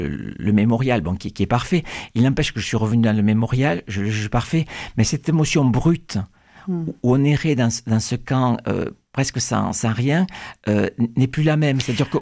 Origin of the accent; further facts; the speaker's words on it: Narbonne, Occitanie, France; je passe mon enfance à Narbonne, qui est à 30-40 kilomètres de Rivesaltes.